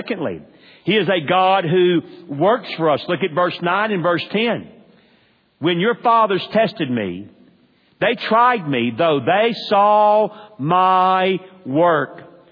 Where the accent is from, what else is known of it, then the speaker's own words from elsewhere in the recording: Atlanta, Georgia, United States; I grew up in the South, in Atlanta, Georgia. I grew up in very conservative, Bible-believing Christianity.